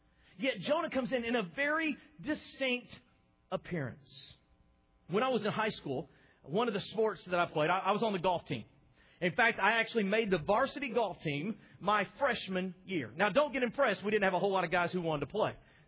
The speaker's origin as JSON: {"language": "English", "region": "Texas", "country": "United States", "said": "Now, let me remind you, in case you've forgotten, I'm from Texas, one of the hottest places known to man on this side of the Atlantic."}